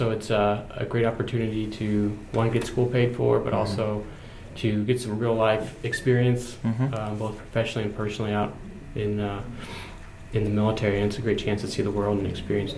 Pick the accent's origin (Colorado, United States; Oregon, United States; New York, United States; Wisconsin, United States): Oregon, United States; Portland; moved away as an adult; also born or lived in Bend, Oregon; I'm originally from Oregon. Spent the first 12 years of my life in Portland and moved to Bend.